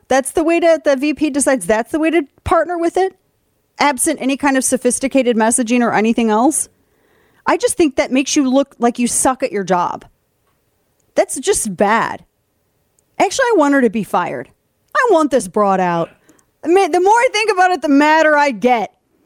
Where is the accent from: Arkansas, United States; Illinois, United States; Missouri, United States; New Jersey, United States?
Missouri, United States; We're from Missouri. That stuff is in our constitution.